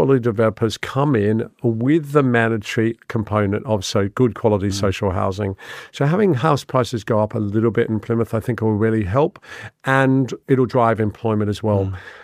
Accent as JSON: {"language": "English", "country": "Australia", "said": "I'm just a Australian oik"}